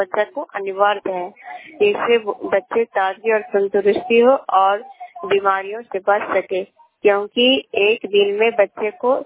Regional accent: Pachloga, Bihar, India; हमारा जिला नालंदा है, ग्राम पोस्ट पचलोगा के रहने वाले हैं, इस्लामपुर प्रखंड के

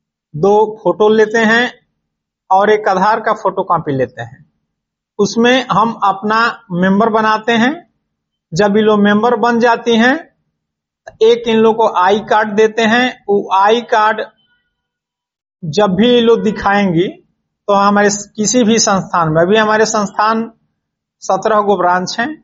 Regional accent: Pokhraha, Bihar, India; हम बक्सर जिला के एक नागरिक हैं। … ग्राम पोस्ट पोखरहा, थाना ब्रह्मपुर, जिला बक्सर, एक स्थायी निवासी हूं।

